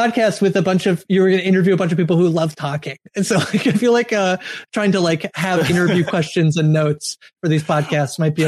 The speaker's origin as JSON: {"language": "English", "town": "Woodville", "region": "Ontario", "country": "Canada", "tie": "born or raised there"}